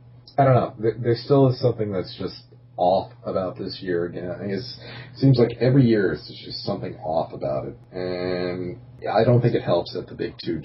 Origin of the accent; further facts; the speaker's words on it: Massachusetts, United States; this friggin' area here where I'm from Massachusetts, and we have these things called manners.